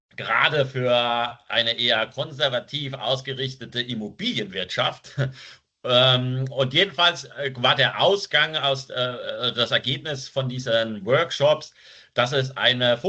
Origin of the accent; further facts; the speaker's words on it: Rhineland-Palatinate, Germany; now in Switzerland; ich komme aus der Pfalz